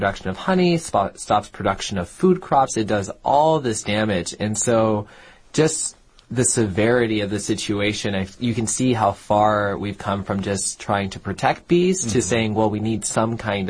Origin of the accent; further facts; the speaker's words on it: Virginia, United States; And so in my home state in Virginia, when it's pollen season, I can barely go outside because there are so many trees in our area